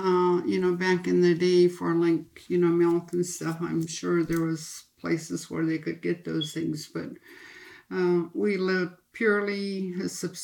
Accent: Dot Lake, Alaska, United States; No, not while while we were growing up in Dot Lake.

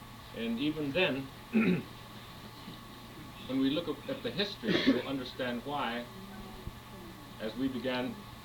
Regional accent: Ilepalurakku, United States; because I grew up in Ilepalurakku and I knew when I had to do my job

